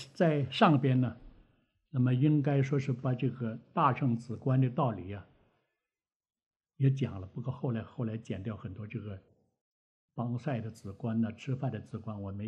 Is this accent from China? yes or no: no; Taiwan; 我们台湾话叫八度药